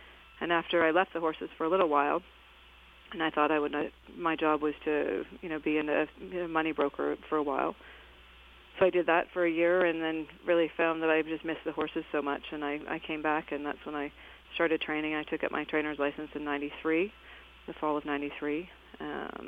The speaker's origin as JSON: {"language": "English", "country": "Canada", "tie": "born or raised there", "said": "I grew up on Sampson Farms, which at the time my father was a show horse rider. He was on the Canadian equestrian team."}